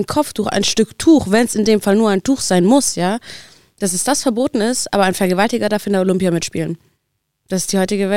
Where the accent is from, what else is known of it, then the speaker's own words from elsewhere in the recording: Algeria; German is a second language; now in Germany; Also ich komme aus Algerien